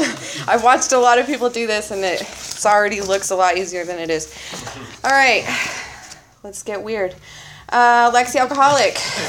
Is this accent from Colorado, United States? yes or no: yes; Arvada, Colorado, United States; I grew up in Colorado in a small suburb outside of Denver called Arvada.